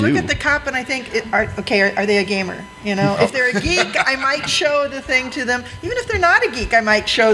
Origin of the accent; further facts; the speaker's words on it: Detroit, Michigan, United States; I'm from the Detroit area, and so I live actually in one of the suburbs